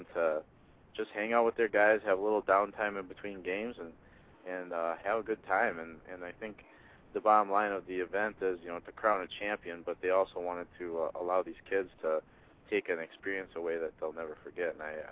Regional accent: Wisconsin, United States; And I'm from Wisconsin.

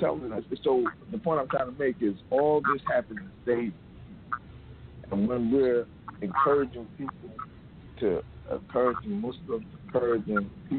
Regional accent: New Jersey, United States; now in Alabama, United States; Real good friend of Abdul Kareem and I growing up in Jersey.

